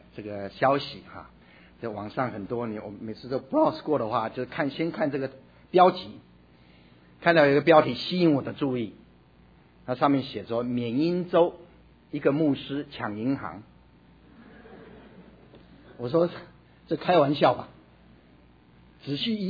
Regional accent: Taiwan; 我记得我小时候在台湾的时候听到一个故事哈

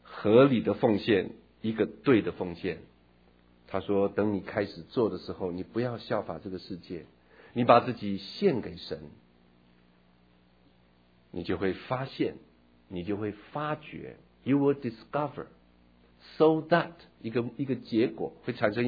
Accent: China; 1917年，中华民国6年，我们中国人才从那腐败、老朽、八股、陈旧那种满清的情况下，刚刚要脱身而出。

